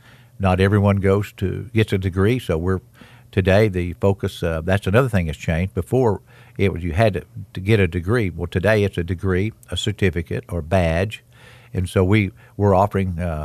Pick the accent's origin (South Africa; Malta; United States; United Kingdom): United States; I grew up on Brushy Creek. We had a strong African-American community. We didn't know there was any issues until I left and went off to college.